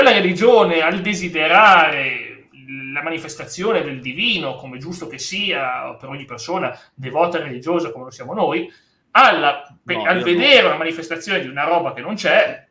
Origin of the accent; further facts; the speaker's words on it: Lombardy, Italy; No, dalle mie parti, ragazzi, non è dalle mie parti, vicino a Milano